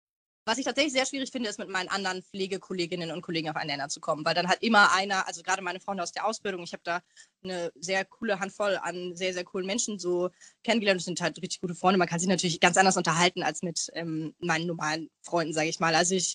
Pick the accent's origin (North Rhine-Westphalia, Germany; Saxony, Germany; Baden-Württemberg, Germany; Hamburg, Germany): Hamburg, Germany; also ich bin Hamburgerin, ich wohne sehr, sehr gerne in Hamburg